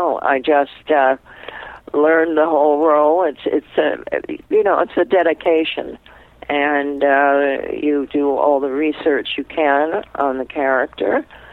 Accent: New York, United States; We met when I first started in New York, because I'm from New York, when I first started, when I was about 18

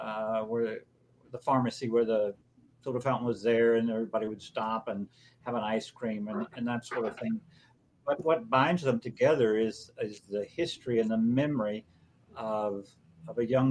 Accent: Spring Hill, Louisiana, United States; And Spring Hill is actually the town that I grew up in Louisiana.

